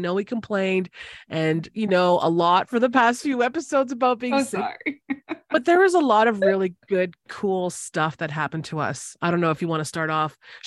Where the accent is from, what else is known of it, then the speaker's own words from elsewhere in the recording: Canada; people ask me that all the time when they find out I'm from Canada